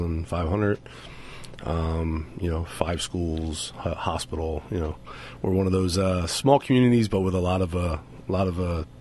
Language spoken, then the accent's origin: English; Pennsylvania, United States; I grew up in Bucks County. My dad was chief in Bucks County. My dad was an officer in Montgomery County before he became chief in Bucks.